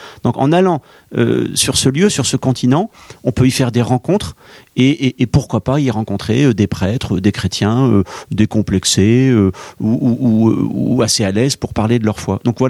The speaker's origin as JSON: {"language": "French", "town": "Versailles", "region": "Île-de-France", "country": "France", "tie": "born there", "said": "Je suis né à Versailles, hein, je sais ce que je dois à cette ville et au tissu familial, paroissial qui est sur place."}